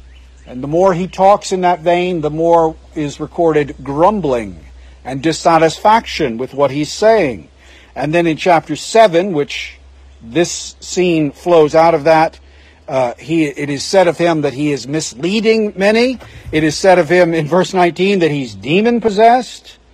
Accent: Idaho, United States; born there; the fact is I was born in Idaho. That's a true statement.

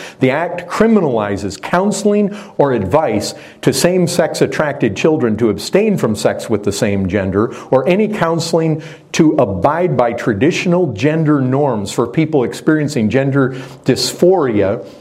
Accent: Texas, United States; even though I'm from Texas, and so we're still pretty, we like our liberties and like our rights down there quite a bit.

